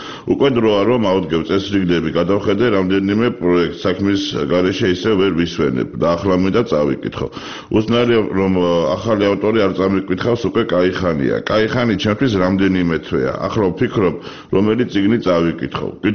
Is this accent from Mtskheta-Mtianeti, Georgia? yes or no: no; Tbilisi, Georgia; მე ძალიან მიყვარს ჩემი ქალაქი. დედამიწაზე ყველაზე ძვირფასი ადგილია. ჩემი ბავშვობის უბნები სოლოლაკი და ვერა განსაკუთრებით მიყვარს.